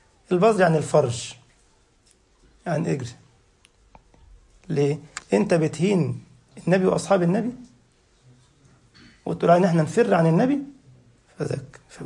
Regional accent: Egypt; حتى عندنا في مصر يقول لك: من علمني حرفا صرت له عبدا.

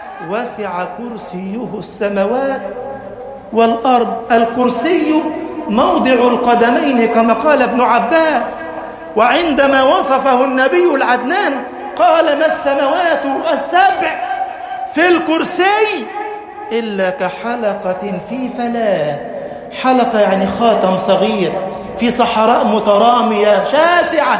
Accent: Egypt; اللهم اجعل بلدنا مصر أمناً أماناً سخاءً رخاءً

